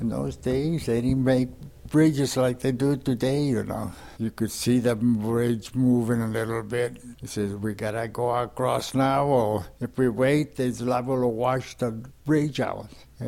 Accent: Seaside, California, United States; Well, I grew up in Monterey Seaside.

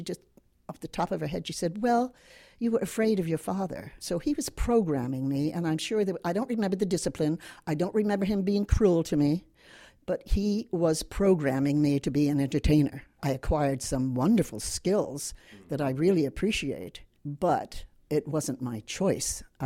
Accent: Long Island, New York, United States; I want to remind you that I'm from Long Island, and it is an island in the Atlantic. And I was really raised

